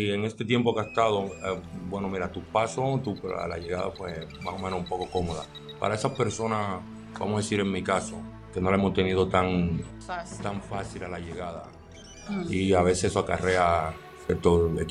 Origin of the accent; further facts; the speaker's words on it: Dominican Republic; now in Netherlands; Soy dominicano. También soy hijo de padre inmigrante. Soy nacionalizado holandés, vivió en Holanda.